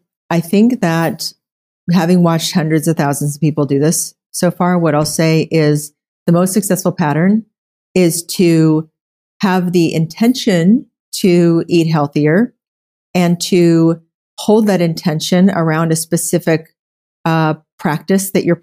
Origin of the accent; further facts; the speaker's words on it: Oklahoma, United States; So there, you know, I come from a background where I grew up in Oklahoma, and when I graduated high school, I was eating 3 squares of meals a day through a drive-thru.